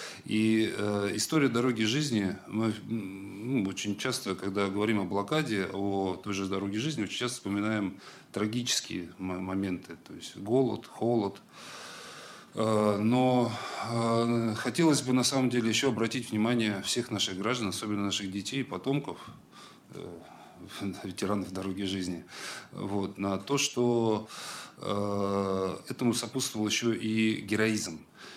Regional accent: Saint Petersburg, Russia; Тем более, лично я сам ленинградец

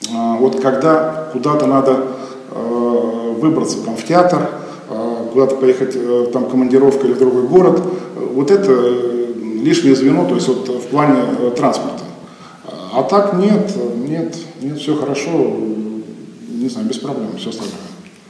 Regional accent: Saint Petersburg, Russia; И вот на слове о том, что мы из Санкт-Петербурга, сразу ставили жирную галку и по полной программе.

